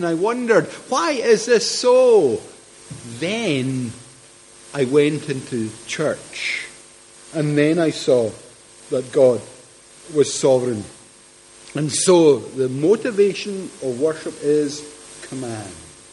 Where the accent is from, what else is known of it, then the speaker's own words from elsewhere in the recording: Scotland, United Kingdom; I'm a Scot.